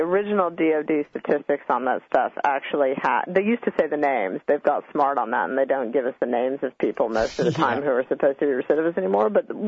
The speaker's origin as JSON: {"language": "English", "country": "United States", "said": "But as an American, I have to say"}